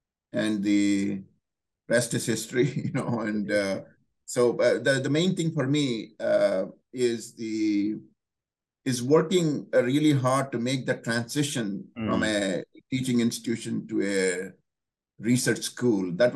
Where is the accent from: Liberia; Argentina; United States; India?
India; South India; So I'm from South India, and I spent much of my childhood there.